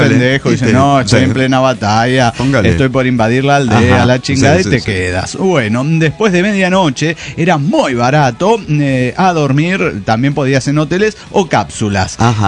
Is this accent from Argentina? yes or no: no; Cochabamba, Bolivia; de Cochabamba, Bolivia.